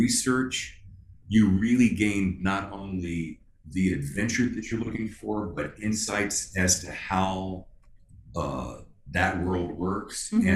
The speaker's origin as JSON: {"language": "English", "region": "the Carolinas", "country": "United States", "tie": "born or raised there", "said": "reminds me of growing up in the Carolinas."}